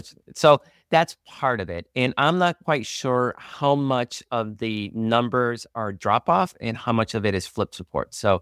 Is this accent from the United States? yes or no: no; El Salvador; about my home country, El Salvador. So I'm Salvadoran.